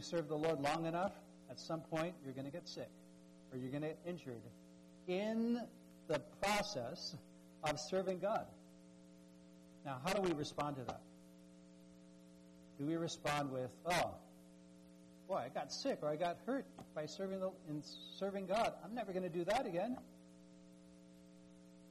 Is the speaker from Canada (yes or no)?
no; Philippines; moved away; You know, when I came from the Philippines here, it was like 24 hours, 26 hours.